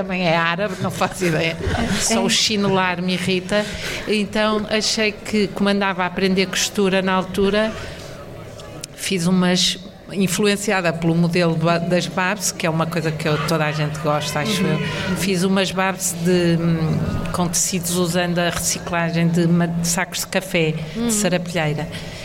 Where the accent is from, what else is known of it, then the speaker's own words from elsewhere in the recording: Porto, Norte, Portugal; no Norte, eu sou do Porto